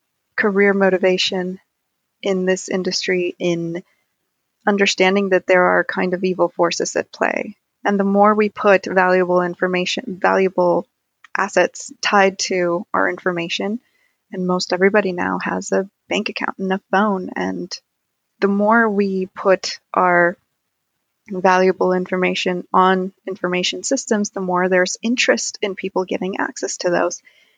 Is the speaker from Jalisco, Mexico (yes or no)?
yes; Guadalajara, Jalisco, Mexico; first language Spanish; English is a second language; I grew up in Guadalajara, Mexico.